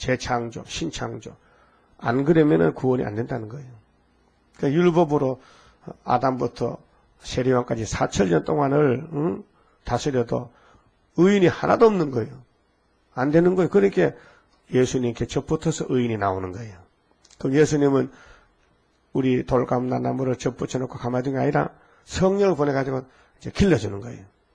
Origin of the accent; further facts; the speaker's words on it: Andong, North Gyeongsang, South Korea; 건신창 목사가 안동 건시야 우리 고향 사람이야 안동에.